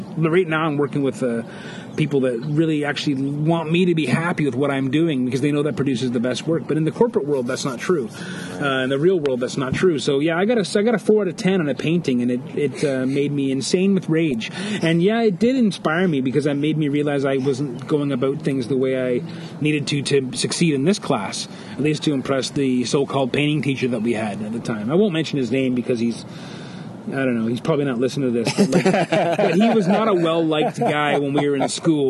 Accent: St. Catharines, Ontario, Canada; It's kind of my hometown show because I grew up in St. Catharines nearby.

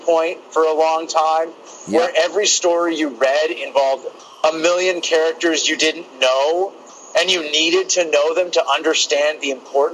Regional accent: Canada; I was new to Edmonton and to Canada. Like, I am Canadian, but I hadn't lived in Edmonton ever.

